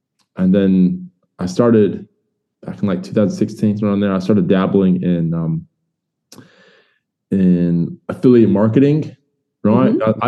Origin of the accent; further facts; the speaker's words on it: Florida, United States; moved away as an adult; now in Australia; I was born and raised in Florida and for 20 years, and then I moved out here to Australia in 2005 to marry my wife.